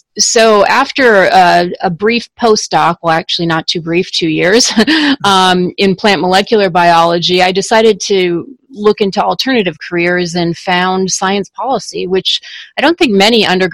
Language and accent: English; Minnesota, United States; I wanted to move back to Minnesota, my home state